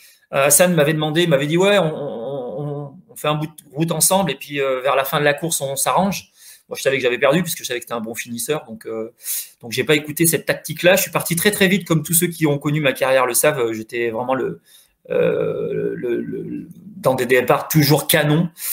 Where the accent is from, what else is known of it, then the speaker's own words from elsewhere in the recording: Nouvelle-Aquitaine, France; qui est une course de ma région puisque je suis de Corrèze